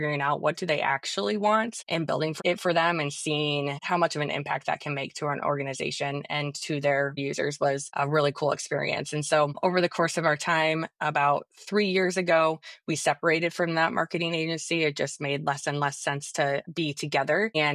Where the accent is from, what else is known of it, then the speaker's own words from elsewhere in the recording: Iowa, United States; So I grew up in Eastern Iowa.